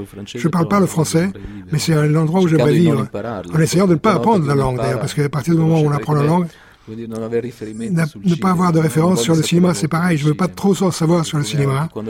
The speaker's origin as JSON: {"language": "French", "country": "Italy", "also_born_or_lived": "New York, United States", "said": "je suis italien. Même si je suis un italien assez peu ordinaire, parce que j'ai beaucoup voyagé. Mon identité est certainement italienne. J'ai la double nationalité américaine et italienne, mais je me sens profondément italien."}